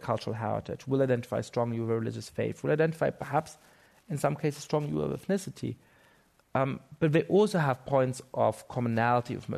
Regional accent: Munich, Bavaria, Germany; when I was growing up in Munich, I was a fan

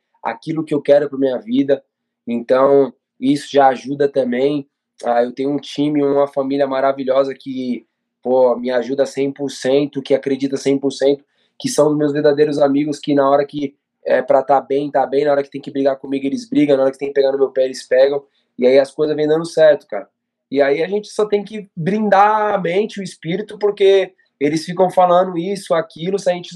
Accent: Brazil; Nós que somos brasileiros, é nosso.

